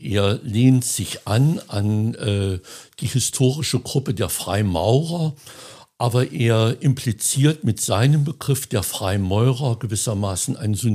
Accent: Keller, Thuringia, Germany; Ich bin in Keller geboren am 1. Oktober 1956.

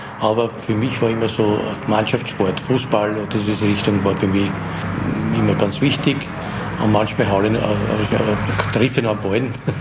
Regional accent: Lower Austria, Austria; ich bin im Waldviertel geboren und habe dort die Berührungen gehabt in der frühesten Jugend mit Mohn

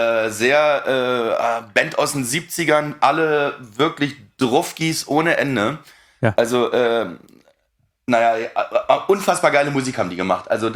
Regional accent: Berlin, Germany; Ich komme aus Berlin.

